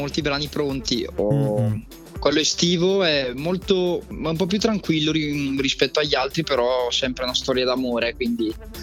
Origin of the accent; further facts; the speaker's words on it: Gussago, Lombardy, Italy; Io sono di Gussago, che è in provincia di Brescia.